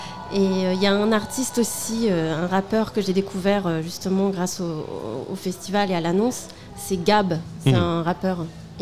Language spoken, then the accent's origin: French; Île-de-France, France; Je viens de Seine-Saint-Denis.